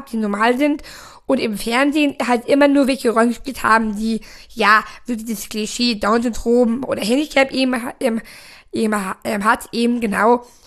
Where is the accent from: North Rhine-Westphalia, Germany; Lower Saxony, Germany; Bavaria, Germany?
Bavaria, Germany; Tutzing; ich bin am Tutzing, am Starnberger See aufgewachsen.